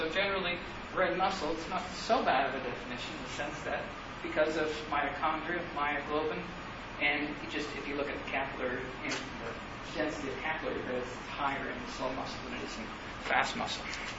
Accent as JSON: {"language": "English", "town": "Sweetwater", "region": "Texas", "country": "United States", "tie": "born or raised there", "said": "Go to the Rattlesnake Roundup, Sweetwater, Texas. It's on CNN, actually. And so I grew up there every year."}